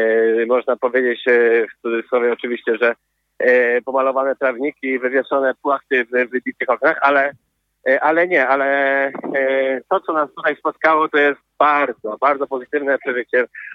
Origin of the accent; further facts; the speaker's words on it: Poznań, Greater Poland Voivodeship, Poland; z Polski, z Poznania, skąd pochodzę, jest tutaj ponad 2,5 tysiąca kilometrów